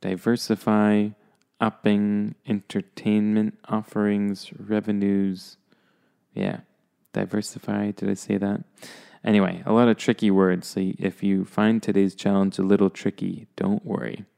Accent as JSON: {"language": "English", "town": "Toronto", "region": "Ontario", "country": "Canada", "said": "I am from Toronto, and we often say Toronto is very diverse."}